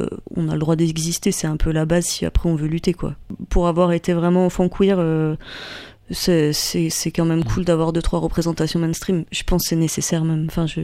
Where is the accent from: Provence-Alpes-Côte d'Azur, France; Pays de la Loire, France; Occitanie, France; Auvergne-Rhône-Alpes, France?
Occitanie, France; Tarbes; moi je viens de Tarbes, du coup c'est une petite ville, une petite ville de militaires.